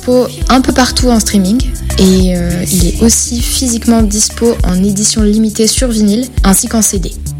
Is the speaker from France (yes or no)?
yes; Évreux, Normandy, France; je viens d'Évreux et je fais une pop folk hybride où j'explore des sonorités plutôt électroniques